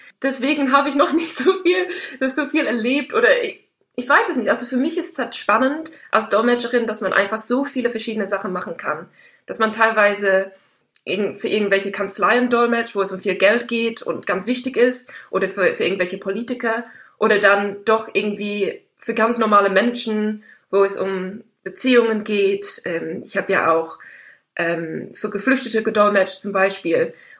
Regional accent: England, United Kingdom; German is a second language; Ich bin nicht gelaufen, als ich aufgewachsen bin in England.

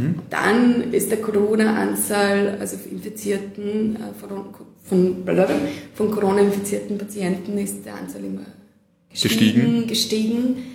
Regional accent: Serbia; Ich war noch nie in Mailand, bin eine Serbin.

